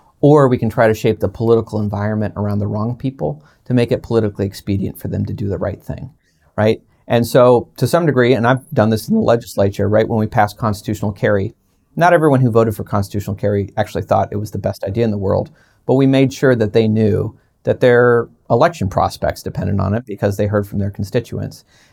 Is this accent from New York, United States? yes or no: no; Ohio, United States; So, yes, I grew up in Ohio, but my parents are originally from Maine.